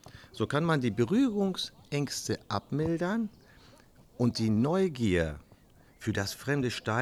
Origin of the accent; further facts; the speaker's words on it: North Rhine-Westphalia, Germany; die Gesellschaft hier in meiner Heimat in Ostwestfalen